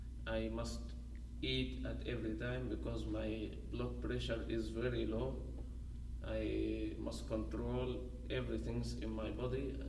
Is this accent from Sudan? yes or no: yes; Omdurman, Khartoum, Sudan; English is a second language; I was born in 1991. I am from Sudan. My city is Omdurman. I studied my elementary school and my high school in Omdurman.